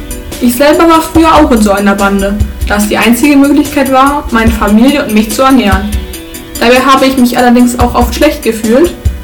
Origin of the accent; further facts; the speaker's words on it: Paraisópolis, São Paulo, Brazil; now in Germany; aus dem Viertel, wo ich herkomme, sollte man ab Sonnenuntergang lieber nicht mehr auf die Straße gehen